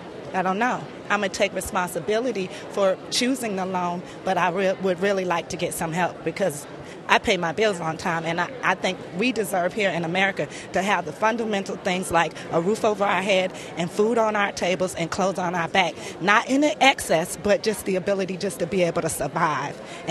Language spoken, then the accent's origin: English; Manassas, Virginia, United States; from Manassas, Virginia.